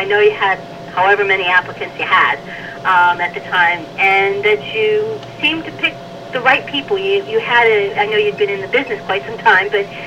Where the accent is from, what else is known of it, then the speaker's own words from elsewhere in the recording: Pennsylvania, United States; I was from Pennsylvania and didn't do a lot of traveling